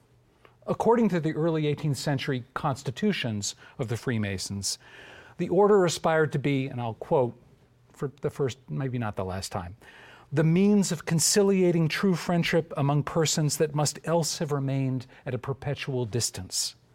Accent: Boston, Massachusetts, United States; I was in Boston, my hometown, working on a book about the 19th century freedom struggle of black Bostonians during the Civil War era

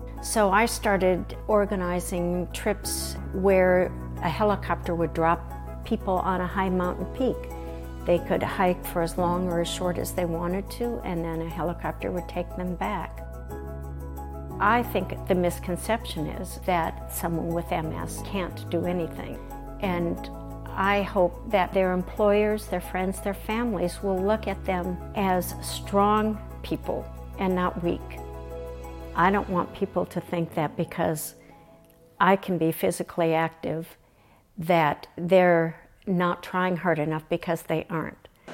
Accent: Janesville, Wisconsin, United States; also born or lived in Colorado; I spent the first 18 years of my life growing up in Janesville, Wisconsin. Life in Wisconsin was very powerful for me.

